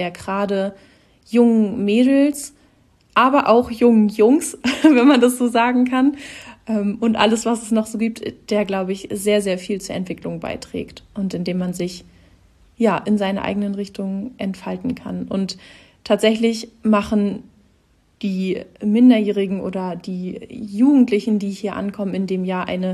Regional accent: Ratzeburg, Schleswig-Holstein, Germany; Ich komme ursprünglich aus Ratzeburg in der Nähe von Lübeck, also südliches Schleswig-Holstein

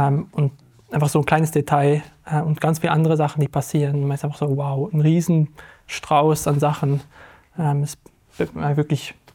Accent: Bern, Switzerland; accent: Bernese German; ich komme eigentlich aus Bern, spreche auch lieber Berndeutsch.

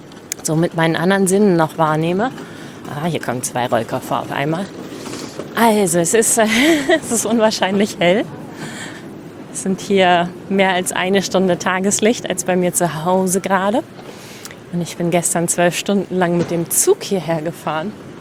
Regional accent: Celle, Lower Saxony, Germany; in meiner Heimatstadt Celle.

